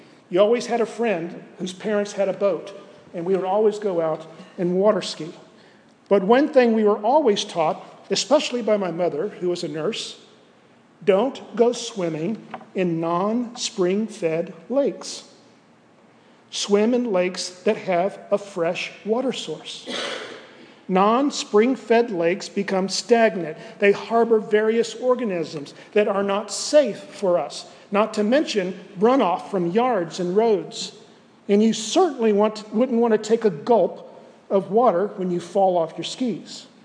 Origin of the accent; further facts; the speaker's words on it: Winter Haven, Florida, United States; As many of you know, I grew up in Winter Haven. It's a small town in Central Florida, population about 30,000.